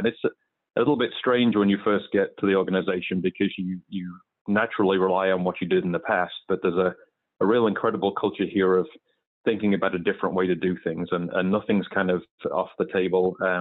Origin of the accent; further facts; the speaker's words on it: England, United Kingdom; moved away as an adult; now in United States; I'm originally from England. You can probably tell from my accent.